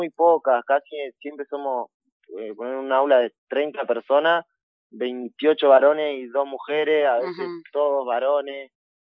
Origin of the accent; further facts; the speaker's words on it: Ingeniero Jacobacci, Río Negro, Argentina; Jacobacci, mi pueblo, donde me crié y tengo mucho, bueno, mi familia y la mayoría de mis amigos.